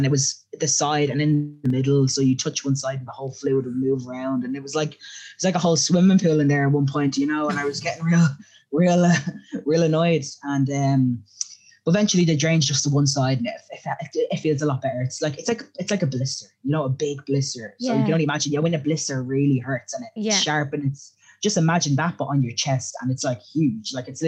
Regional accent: Ireland; I'm an Irish citizen.

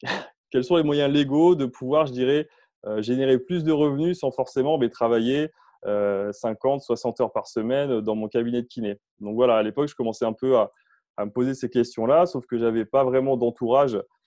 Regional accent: Nouvelle-Aquitaine, France; now in Bordeaux, France; À la base, je suis de Charente-Maritime à côté de Royan. Et là, donc actuellement, je vis sur Bordeaux.

